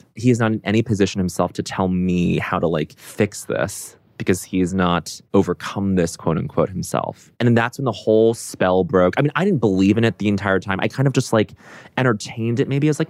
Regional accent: Aurora, Colorado, United States; I grew up in Aurora, Colorado, suburb outside of Denver.

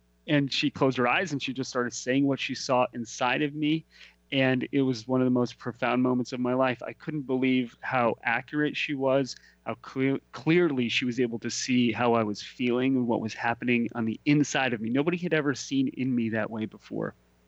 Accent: New Jersey, United States; I grew up in New Jersey in the suburbs, you know, outside of New York City.

